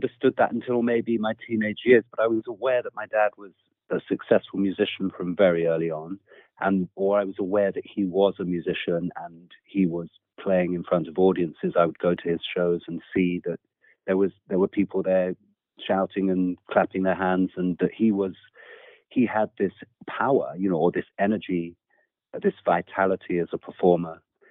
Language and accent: English; London, United Kingdom; were just up the road from where I grew up in North London.